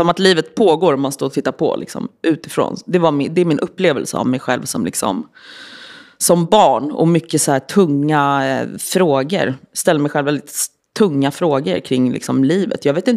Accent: Stockholm, Stockholm County, Sweden; Ja, men jag växte upp i Hässelby i en med två yngre syskon, mamma och pappa.

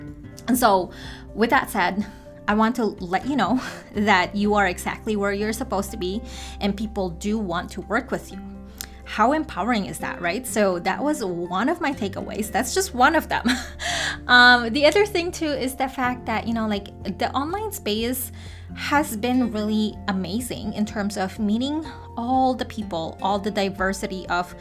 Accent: Philippines; now in United States; my family and I moved here from the Philippines about 20 some years ago now, so I'm neither from the Philippines nor am I still trying to get to know the pop culture here

